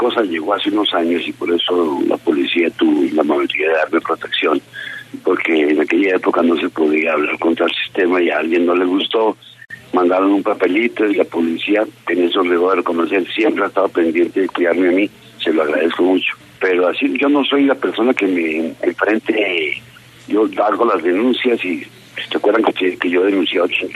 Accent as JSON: {"language": "Spanish", "town": "Bogotá", "region": "Bogotá D.C.", "country": "Colombia", "tie": "born there", "said": "porque yo nací en Bogotá, no nací en Santa Fe"}